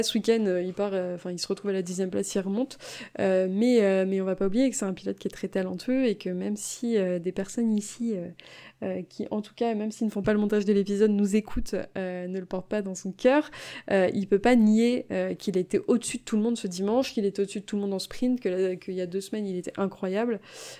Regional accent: France; on va pas se mentir, en tant que Français, on est trop heureux

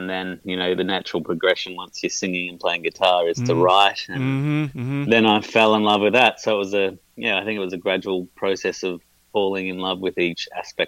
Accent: Brisbane, Queensland, Australia; now in Melbourne, Australia; Melbourne's home. I grew up in Brisbane

